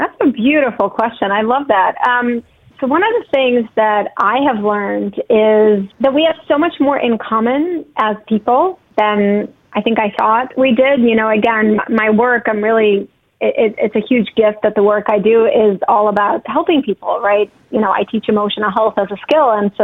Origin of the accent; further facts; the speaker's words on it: New York, United States; Like to me, like I'm a New Yorker, like I don't have a green thumb on my body